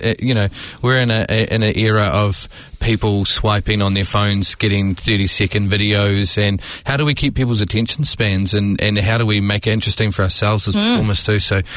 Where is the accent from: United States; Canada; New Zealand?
New Zealand; Blenheim, Marlborough; now in Titirangi, New Zealand; But I do live in Titirangi now, but no one would know that because I'm always on the road